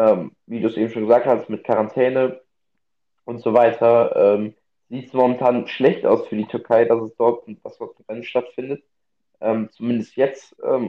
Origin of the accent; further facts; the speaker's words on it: Germany; Wobei wir natürlich als Deutsche sagen